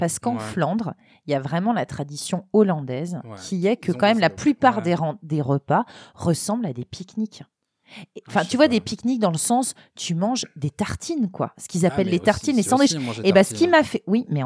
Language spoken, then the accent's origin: French; France; now in Belgium; quand je suis venue de France pour vivre en Belgique